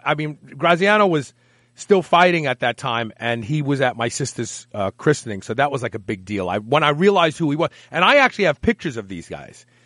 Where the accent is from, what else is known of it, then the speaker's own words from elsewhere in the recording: Bed-Stuy, New York, United States; and I grew up in Bed-Stuy, which was a rough neighborhood